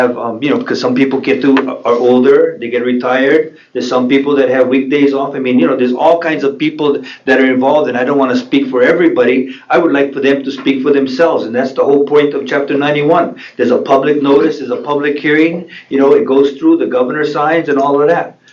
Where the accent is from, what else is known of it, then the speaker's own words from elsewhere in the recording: Hawaii, United States; I'm from Kauai, and I'm over here on the Big Island